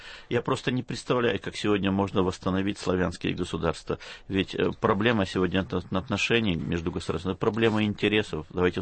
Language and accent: Russian; Zhytomyr Oblast, Ukraine; Я из деревни Житомирской